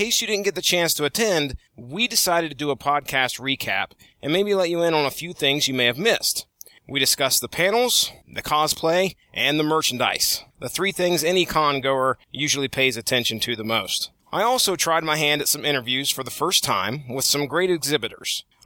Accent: Marietta, Ohio, United States; right here in my hometown, Marietta, Ohio.

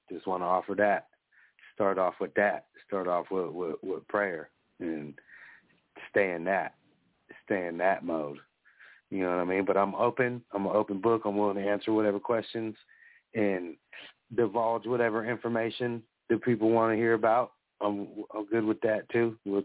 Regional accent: California, United States; now in Colusa, United States; I'm Miwok. I'm from California, but I'm on the Putwin land. I'm on the Kutsuldihi Reservation here in Colusa, California, with my wife's relatives.

